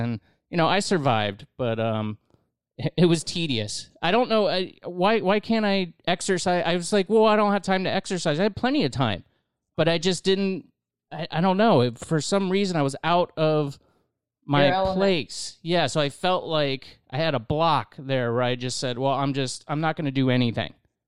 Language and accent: English; Indian Rocks Beach, Florida, United States; because I'm from Indian Rocks Beach, you know, just right down the road.